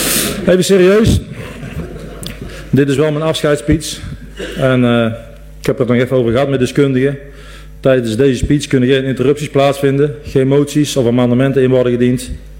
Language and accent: Dutch; Diessen, North Brabant, Netherlands; Mijn trouwe vrienden, ik kom uit Diessen, zoals sommigen van jullie weten